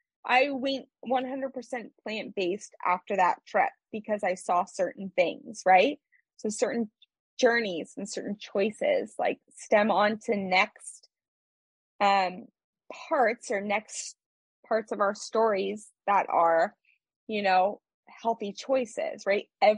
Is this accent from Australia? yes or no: no; Kansas, United States; I'm a girl from Kansas, right? Originally.